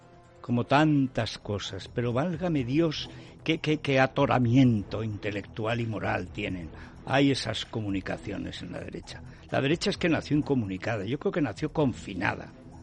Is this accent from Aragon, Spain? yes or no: yes; Albarracín, Aragon, Spain; que está fabricando mascarillas para toda la comarca de mi pueblo, Albarracín, Bronchales, toda esa parte de Teruel